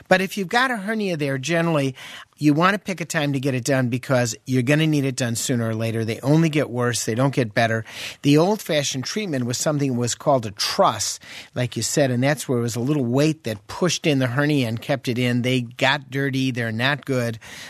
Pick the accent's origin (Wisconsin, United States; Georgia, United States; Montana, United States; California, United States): Wisconsin, United States; I mean, I'm from Wisconsin. I could say milk and yogurt are part of the diet.